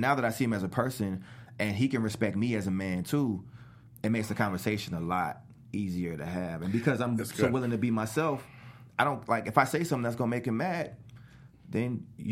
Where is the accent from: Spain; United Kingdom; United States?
United States; New Orleans, Louisiana; because I grew up in New Orleans, but I moved back and forth a lot because it was just a lot of moving back and forth, to make it short.